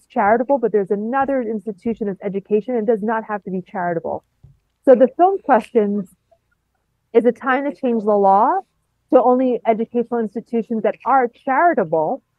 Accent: New York, United States; I grew up in Long Island.

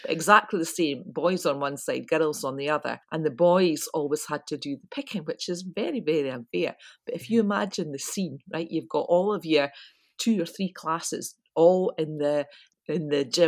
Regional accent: Larbert, Scotland, United Kingdom; So the Scout Hall, I grew up in Larbert, it was the Dobby Hall.

